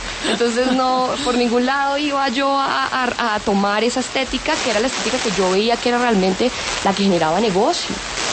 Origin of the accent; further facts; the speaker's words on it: Colombia; como colombiana.